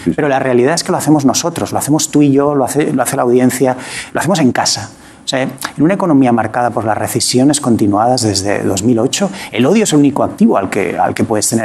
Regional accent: Spain; Yo como me considero un buen español, odio un montón de cosas.

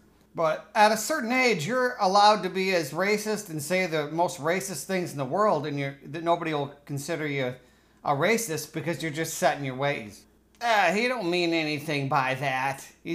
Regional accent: Chicago, Illinois, United States; We're from Chicago.

